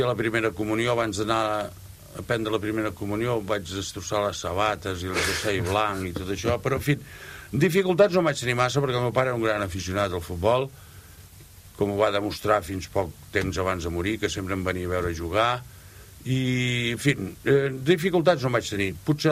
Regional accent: Barcelona, Catalonia, Spain; jo sóc de Barcelona, nat a Gràcia

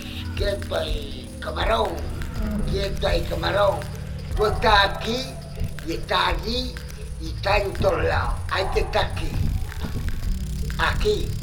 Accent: Andalusia, Spain; Yo soy andaluz.

